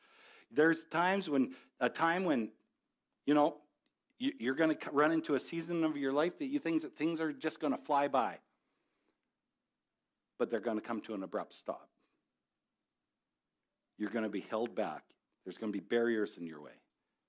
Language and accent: English; Devon, Alberta, Canada; being Canadian, growing up in Devon with a ski hill in the river valley